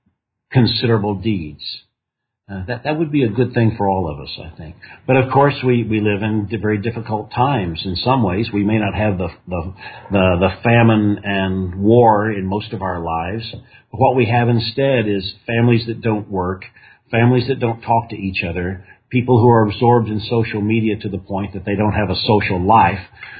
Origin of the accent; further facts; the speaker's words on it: Texas, United States; I grew up in Texas, and every young man who grows up in Texas, or at least in my generation who grew up in Texas, was filled with the story of the Alamo